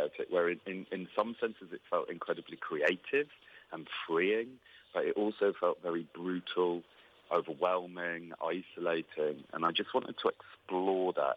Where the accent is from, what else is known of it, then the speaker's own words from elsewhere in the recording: Yorkshire and the Humber, United Kingdom; moved away as an adult; I grew up on the Pennine Hills, which are this kind of range of large hills in West Yorkshire, very isolated, very rural community. My dad is still a sheep farmer there on those hills. I now live back up there.